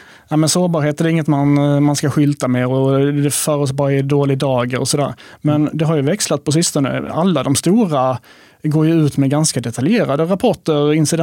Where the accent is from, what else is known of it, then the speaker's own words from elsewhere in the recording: Sölvesborg, Blekinge, Sweden; now in Arlöv, Sweden; Jag kommer ursprungligen från Sölvesborgs trakten, men bor i Arlöv nu sedan några år tillbaka i hus.